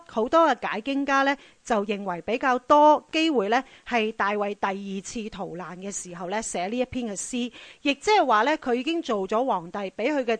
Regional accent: China; 同埋我哋都係中国人啦，我哋又唔係特别高啦

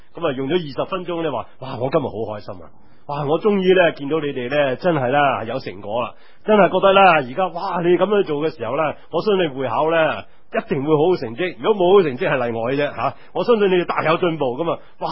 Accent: China; 好多时候我諗我哋中国人呢，尤其是我哋父母呢

